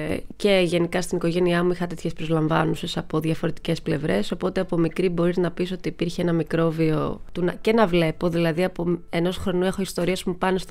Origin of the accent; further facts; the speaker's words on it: Zakynthos, Ionian Islands, Greece; born there; Γεννήθηκα στη Ζάκυνθο.